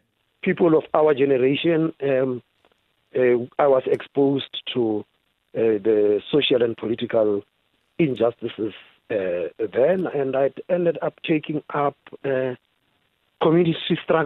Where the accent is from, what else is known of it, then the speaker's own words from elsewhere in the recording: Mweleji, Limpopo, South Africa; also born or lived in Alexander Township; Well, I was born in Alexander Township, just outside of Sandton. And I was raised up in Limpopo in a village called Mweleji.